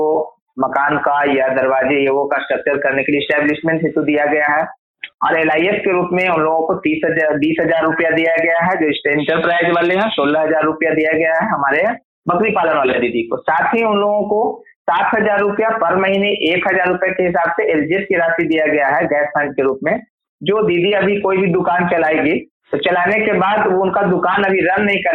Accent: Bihar, India

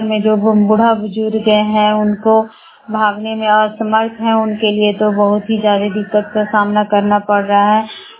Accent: Barkagaon, Jharkhand, India; बड़कागांव प्रखंड के रहने वाली हूँ।

